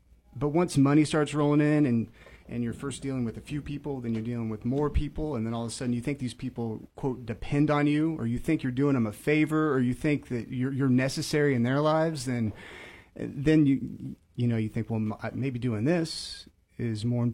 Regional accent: Emporia, Kansas, United States; So grew up around here, grew up in Emporia, a lovely, easy place to live. And Aaron, you and I, we graduated right about the same era from Emporia High.

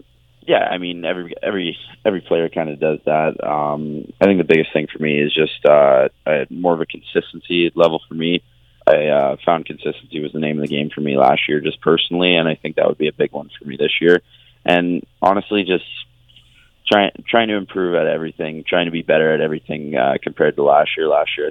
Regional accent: Ingersoll, Ontario, Canada; I'm from Ingersoll. It's 13,000 in Ingersoll

